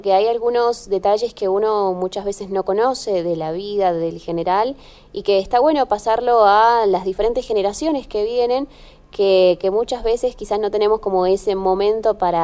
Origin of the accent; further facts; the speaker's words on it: Mendoza, Argentina; somos mendocinos